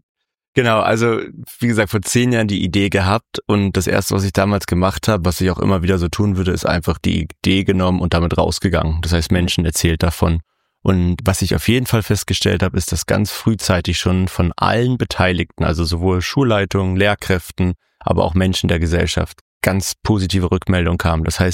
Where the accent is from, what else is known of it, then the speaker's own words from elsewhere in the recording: Berlin, Germany; also ich komme selber aus Berlin, bin ja auch groß geworden